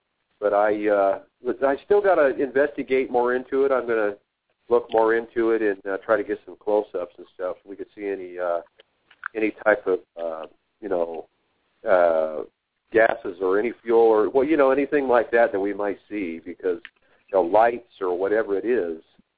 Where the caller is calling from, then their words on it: Pueblo, Colorado, United States; I'm in Pueblo, Colorado. Just want to say hello to everybody.